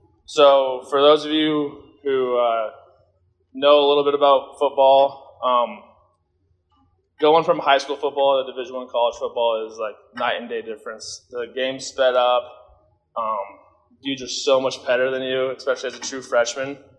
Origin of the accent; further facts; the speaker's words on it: Lincoln, Nebraska, United States; I'm from Lincoln. I graduated from Southwest High School in 2018.